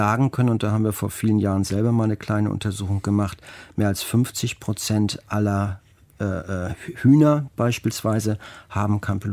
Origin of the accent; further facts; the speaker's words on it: Hamburg, Germany; Ich bin Hamburger und bin auch häufig an den Alsterwiesen unterwegs